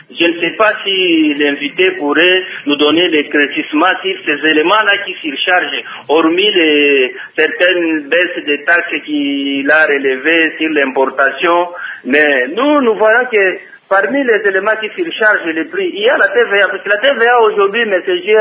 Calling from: Lubumbashi, Haut-Katanga, DR Congo; La situation ici chez nous, à Lubumbashi, est stand-by.

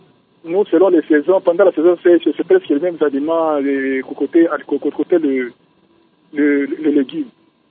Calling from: Kipushi, Haut-Katanga, DR Congo; ici chez nous, au Katanga, bon, l'alimentation et varie seulement selon les saisons. Par exemple, ici chez nous à Kipushi

